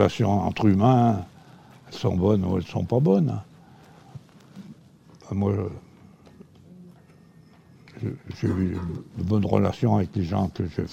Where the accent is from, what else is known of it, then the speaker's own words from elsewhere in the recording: Auvergne-Rhône-Alpes, France; Bah, je suis du Vercors, je ne l'ai pas choisi. Villarzan, c'est dans le Vercors.